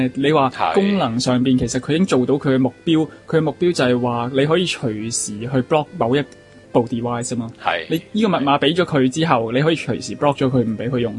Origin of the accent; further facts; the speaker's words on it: Hong Kong; 我系喺香港嘅，跟住我就喺香港度 log in 咧